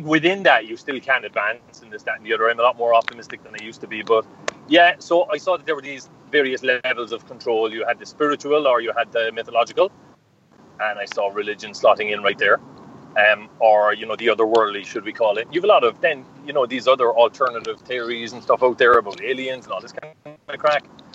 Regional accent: Cork, Munster, Ireland; the area I grew up in Cork, part of the inner city in Cork

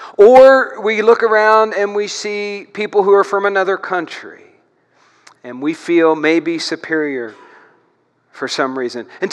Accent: Brazil, Indiana, United States; Stacy and Rob and I, we can't help it. We came from Brazil, Indiana.

